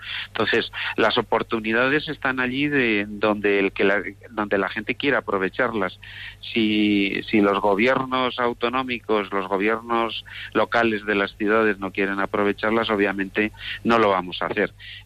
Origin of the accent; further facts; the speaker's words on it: Huesca, Aragon, Spain; born there; yo soy de la España vacía, yo soy nacido en Huesca, estamos 14 habitantes por kilómetro cuadrado